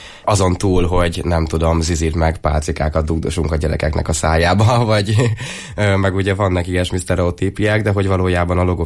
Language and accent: Hungarian; Borsod-Abaúj-Zemplén, Hungary; Én egyébként Borsodból származom, ott történtek ezek az események, aztán elköltöztünk Egerbe.